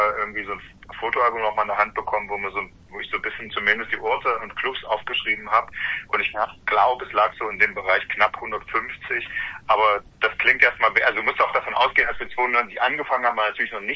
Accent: East Germany, Germany; wir sind ja aus dem Osten

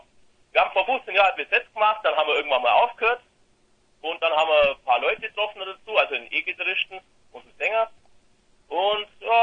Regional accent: Bavaria, Germany; Ja, aus dem tiefen Bayern. Aus dem tiefschwarzen Bayern, oder immer ganz so schwarzen Bayern. Aus Nähe von Augsburg, so ganz grob mal.

